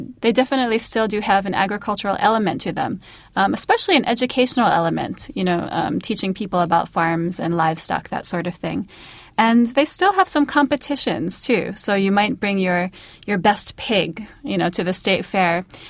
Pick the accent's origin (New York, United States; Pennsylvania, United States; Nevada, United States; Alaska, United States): Pennsylvania, United States; So, for example, in my home state of Pennsylvania, something that's very popular is called funnel cake.